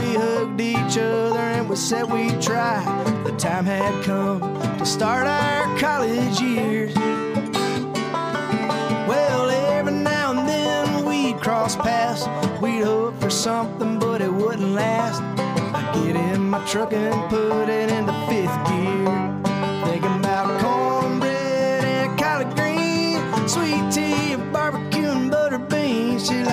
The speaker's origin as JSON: {"language": "English", "town": "Charlotte", "region": "North Carolina", "country": "United States", "tie": "born or raised there", "said": "A couple of the guys grew up in Clinton. I grew up in Charlotte. So kind of all over the state, you know?"}